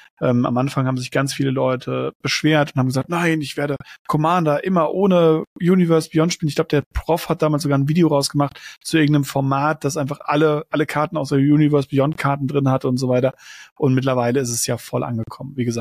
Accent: Baden-Württemberg, Germany; Ich komme aus dem Schwarzwald von unten, aus dem Süddeutschland ursprünglich. Und wir waren sehr nah an der französischen Grenze

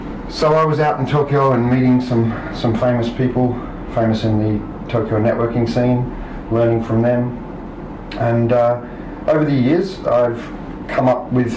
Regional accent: Australia; moved away as an adult; now in Japan; I am Australian, as you said, and I came here Golden Week 2003.

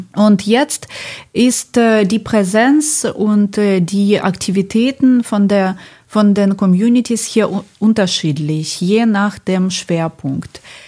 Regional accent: Ukraine; German is a second language; ich sehe mich immer noch als Ukrainerin aus der Ukraine, die hier arbeitet

